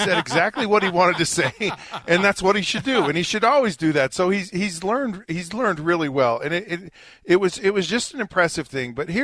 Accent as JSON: {"language": "English", "region": "Utah", "country": "United States", "tie": "born or raised there", "said": "And I grew up in Utah, and I grew up in a smaller town than Provo and Draper, and I went, and it was just fine."}